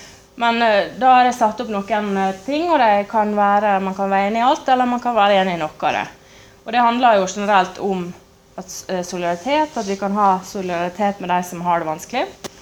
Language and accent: Norwegian; Kathmandu, Bagmati, Nepal; jeg har sett folk i gatene i Kathmandu der jeg vokste opp